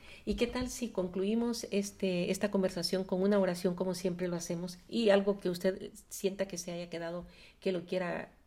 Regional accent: El Salvador; como salvadoreña quiero agradecerle

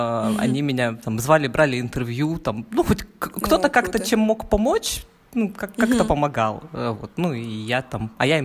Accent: Barnaul, Altai Krai, Russia; moved away as an adult; now in Kaliningrad, Russia; он был из Калининграда, я из Барнаула.

